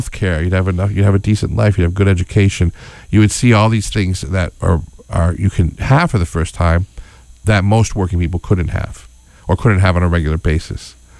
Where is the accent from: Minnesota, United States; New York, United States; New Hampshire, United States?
New York, United States; Schenectady; I grew up in Schenectady, New York, and around that area, and a lot of people worked for GE.